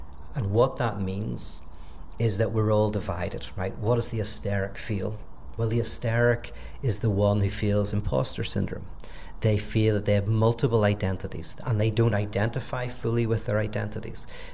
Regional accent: Ireland; I'm Irish. My history and what it meant growing up here means something.

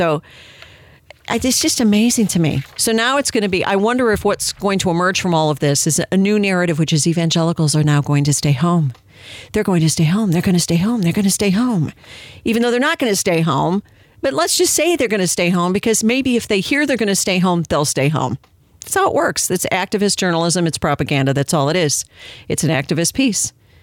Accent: Illinois, United States; I can't. I'm from Illinois. I can't name one.

